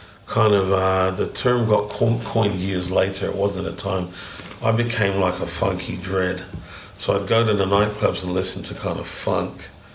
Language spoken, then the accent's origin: English; Jamaica; I'm Jamaican. Come from a big family.